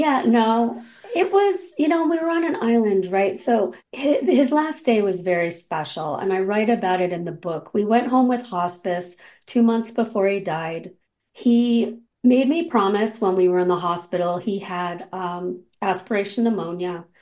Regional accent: Detroit, Michigan, United States; I'm from the Detroit area. We were from Flint and Detroit, respectively, Novi area.

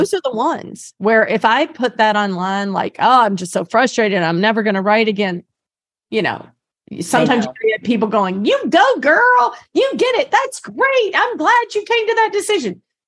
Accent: North Carolina, United States; accent: North Carolina; Here goes my North Carolina accent from 100 years ago.

